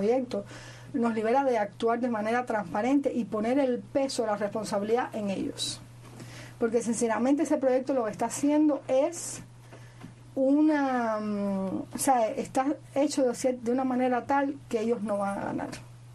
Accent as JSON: {"language": "Spanish", "country": "Cuba", "said": "yo soy una cubana que no me gusta la injusticia de ningún tipo"}